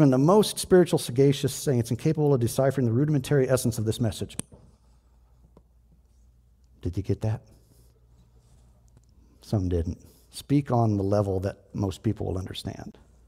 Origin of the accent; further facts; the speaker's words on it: Cordon, Iowa, United States; when I was a kid, growing up in Cordon Bible Church down in Cordon, Iowa